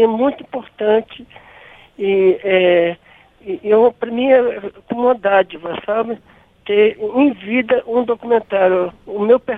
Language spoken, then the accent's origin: Portuguese; Picos, Piauí, Brazil; now in Brasília, Brazil; Isso, eu sou de Picos do Piauí.